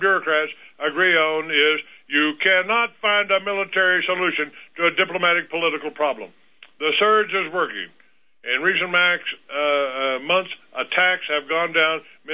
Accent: Georgia, United States; now in Colorado Springs, United States; I grew up in Georgia, but I live in Colorado Springs now.

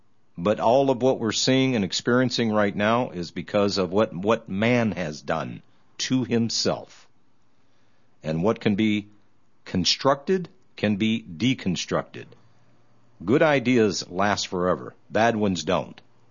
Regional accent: United States; I live here in the United States. I am an American. I was born here.

